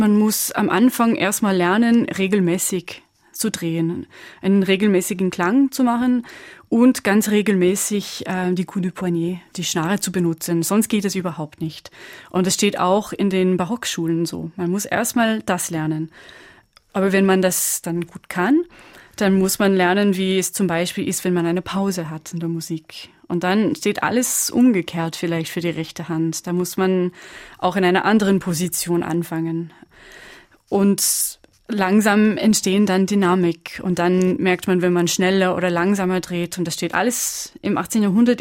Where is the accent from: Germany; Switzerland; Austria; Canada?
Canada; Quebec; German is a second language; Ich bin in Quebec aufgewachsen und die traditionelle Musik, die wir dort haben, hat mehr mit der irischen Musik zu tun als mit der Musik aus Zentralfrankreich.